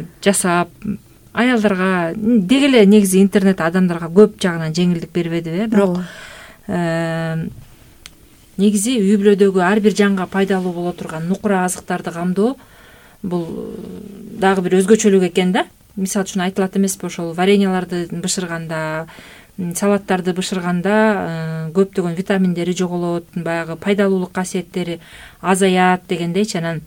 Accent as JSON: {"language": "Kyrgyz", "town": "At-Bashy", "region": "Naryn Region", "country": "Kyrgyzstan", "tie": "born or raised there", "said": "менин бала чагымда бизде нарында, ат башыда, тоонун этегиндеги айыл"}